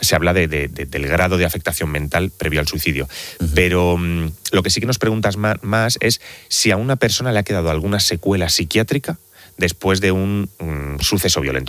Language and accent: Spanish; Elda, Valencian Community, Spain; yo soy de Elda, de Alicante